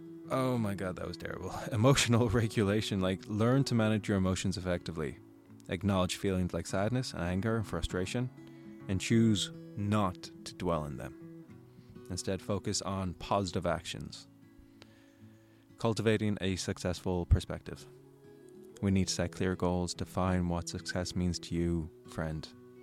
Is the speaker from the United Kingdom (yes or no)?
no; Ireland; accent: American; I have such a thick American accent and I'm from Ireland